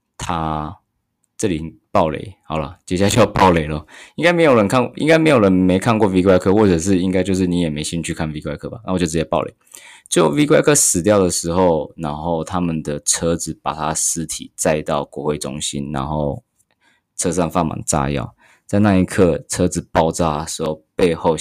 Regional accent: Taichung, Taiwan; also born or lived in Taoyuan; 因为那时候我是台中人，然后我读书的时候是在桃园读书

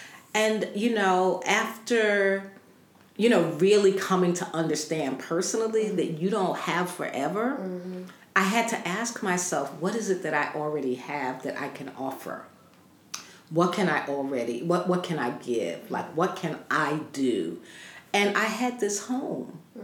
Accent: Brooklyn, New York, United States; You know, I grew up in Brownsville, Brooklyn. I left home when I was 13 years old.

